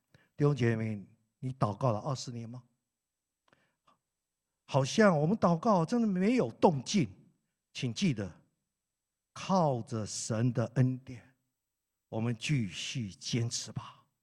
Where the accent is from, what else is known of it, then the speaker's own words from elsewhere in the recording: Keelung, Taiwan; 我是在台湾长大，住在基隆